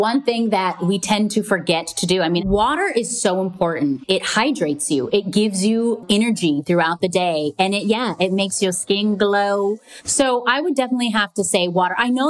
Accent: Hawaii, United States; I only, you know, because I grew up in Hawaii and they do it at luau.

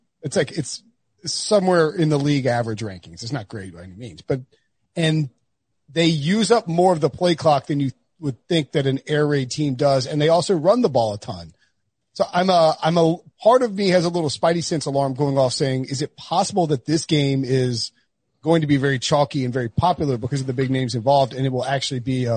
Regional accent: Raleigh, North Carolina, United States; or even out and about in my hometown of Raleigh, knows that.

